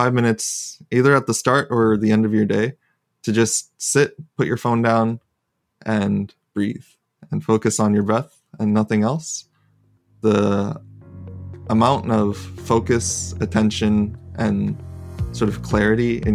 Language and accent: English; Japan; I grew up in Japan where Buddhism is so big and everyone's meditating